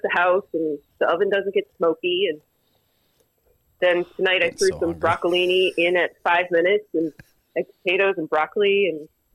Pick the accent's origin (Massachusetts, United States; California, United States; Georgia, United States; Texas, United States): Massachusetts, United States; Yeah, I grew up in Massachusetts.